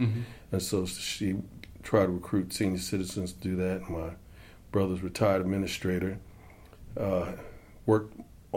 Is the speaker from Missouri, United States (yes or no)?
no; New York City, New York, United States; In Manhattan, on the main street in Harlem, on 125th Street, just two blocks down the street from the Apollo Theater and public housing.